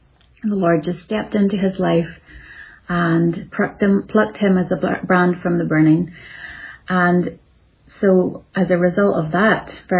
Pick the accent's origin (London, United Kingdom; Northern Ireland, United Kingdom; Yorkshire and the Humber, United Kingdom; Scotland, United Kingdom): Northern Ireland, United Kingdom; now in Greenville, United States; I was born and raised in Northern Ireland, and we now live in Greenville, South Carolina, in the United States of America.